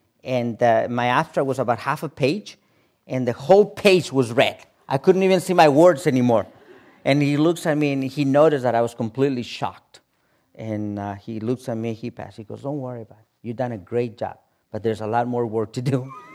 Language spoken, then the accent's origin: English; Mexico; I said, all proud of myself, I said, I'm from Mexico.